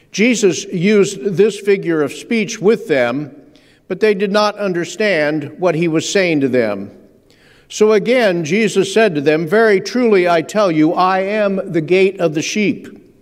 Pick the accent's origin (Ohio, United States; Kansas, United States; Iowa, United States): Ohio, United States; Dayton; also born or lived in Los Angeles / Chicago / Indianapolis / Buffalo; I was born in Dayton, at Miami Valley Hospital, to be exact, and I spent my youth in the Dayton area.